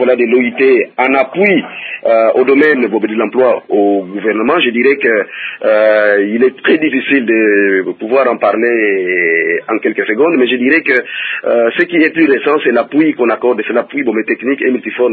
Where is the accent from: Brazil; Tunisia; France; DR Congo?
DR Congo; Kongo Central; moi qui vous parle, je ne suis pas un Katangais, je suis du Bas-Congo.